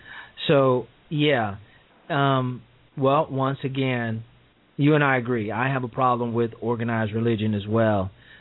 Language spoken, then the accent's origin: English; Chicago, Illinois, United States; we had the Reverend Jesse Jackson in my hometown of Chicago